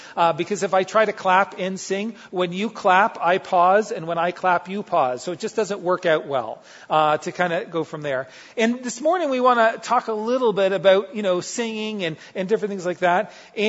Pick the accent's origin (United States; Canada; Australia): Canada; also born or lived in Netherlands; I was born in Europe and the Netherlands, came over to Canada when I was a child, and so of course I still have a Dutch name.